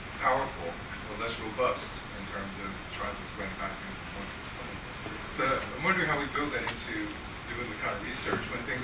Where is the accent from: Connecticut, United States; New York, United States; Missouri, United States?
New York, United States; New York City; my own experience, I grew up in New York City